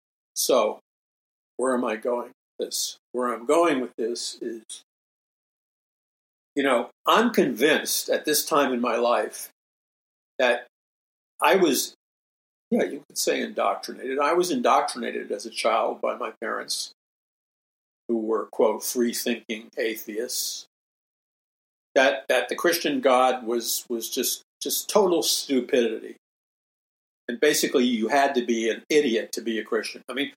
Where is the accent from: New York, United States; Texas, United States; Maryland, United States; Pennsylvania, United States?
New York, United States; New York City; So in the neighborhood that I grew up in New York City, Jackson Heights, Queens, we had a lot of Catholic kids that went to the Catholic school.